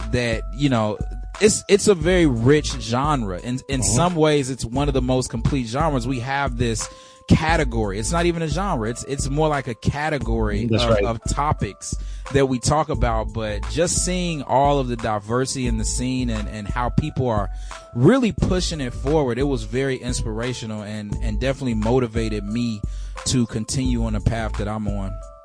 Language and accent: English; Nashville, Tennessee, United States; also born or lived in Gary, Indiana; now in Bronx, United States; Right now, I'm in the Bronx, New York. I moved here in 2015, but I was raised in Nashville, Tennessee, and born in Gary, Indiana.